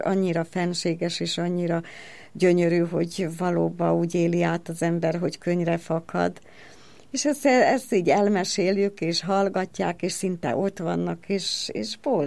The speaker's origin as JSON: {"language": "Hungarian", "town": "Komárom", "region": "Komárom-Esztergom", "country": "Hungary", "tie": "born or raised there", "said": "ugye én itt születtem, komáromi vagyok"}